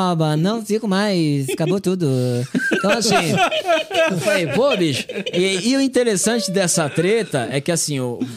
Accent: Santos, São Paulo, Brazil; eu sou de Santos. Santos é regata, bermuda e chinelo.

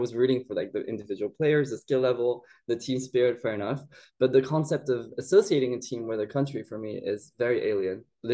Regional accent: Hong Kong; also born or lived in Japan; now in United Kingdom; I was born in Japan. My mom's Taiwanese, my dad's Belgian, and then I was raised in Hong Kong at the French school. And now I've been in the UK for 10 years, and I just got the British passport last year, actually.

